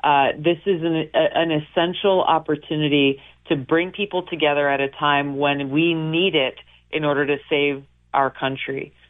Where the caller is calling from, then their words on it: New York City, New York, United States; I'm calling you from New York City today